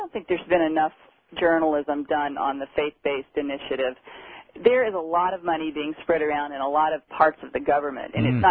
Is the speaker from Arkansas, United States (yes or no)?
yes; Arkansas, United States; I'm from Arkansas, and I know it's Democratic leaning historically, but it's become more conservative, and it often splits.